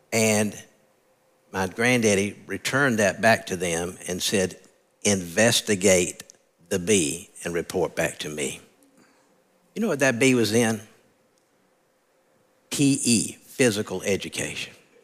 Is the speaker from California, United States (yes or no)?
no; South Carolina, United States; I grew up in right outside of Columbia, South Carolina